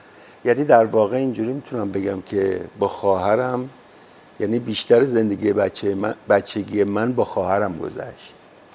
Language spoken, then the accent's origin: Persian; Tehran, Tehran Province, Iran; born there; من سال 1328 تو بهمن، 4 بهمن تو تهران به دنیا اومدم، توی محله خانیاباد، در واقع همون جایی که آقای حاتمی هم خونهشون اونجا بود